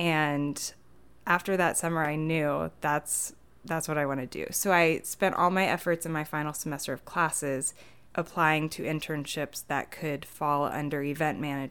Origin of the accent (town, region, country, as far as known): Florida, United States; moved away as an adult; now in New York, United States